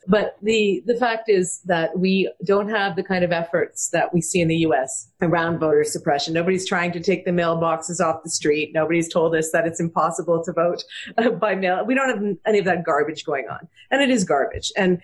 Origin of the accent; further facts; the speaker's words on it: Canada; You know, as a Canadian, we're parliamentary democracy.